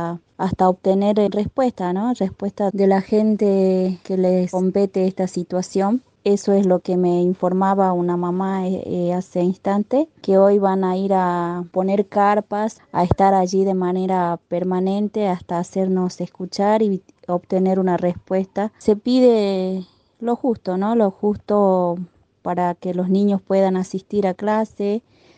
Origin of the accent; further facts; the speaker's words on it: Alto de la Sierra, Salta, Argentina; soy de acá de Alto de la Sierra, soy locutora de acá de una FM en Alto de la Sierra